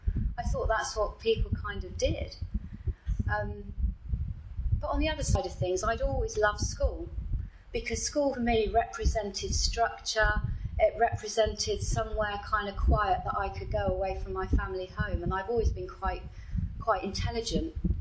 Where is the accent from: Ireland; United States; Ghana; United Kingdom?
United Kingdom; Bristol, South West England; So 11 and 12, I was down in the blues clubs in St. Paul's. I'm from Bristol.